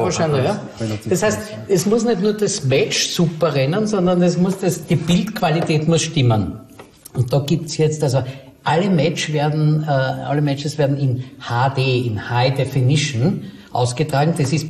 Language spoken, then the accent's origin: German; Ottakring, Vienna, Austria; wir zwei kommen aus Otterkring. Wir kommen aus Otterkring.